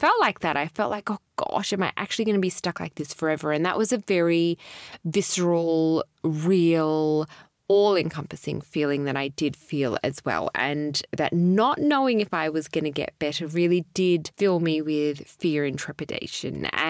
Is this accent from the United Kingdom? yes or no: no; Australia; I was born and raised in Australia, but perhaps in my lineage, in my genes, in my blood, we are perhaps fearful of authority.